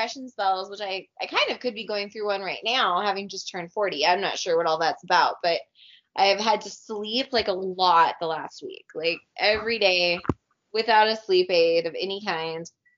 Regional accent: Boise, Idaho, United States; I'm from Boise, Idaho, which is just a couple hours south. But we have seasons there.

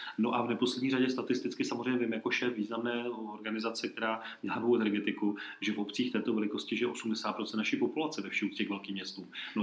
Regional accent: Olomouc, Olomouc Region, Czechia; zatímco ty jedni po mamince byli z Prahy, z Vršovic, tak ti druzí, a protože jsem Olomoučák rozený, ti druzí byli z opravdu malý vesničky Ondratice, Obrodku, Prostějova, tam jsem trávil prázdniny jako z dětství

